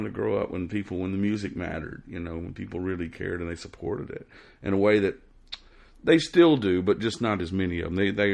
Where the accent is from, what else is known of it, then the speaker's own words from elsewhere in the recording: New Orleans, Louisiana, United States; And people say, where'd you grow up? I always say New Orleans.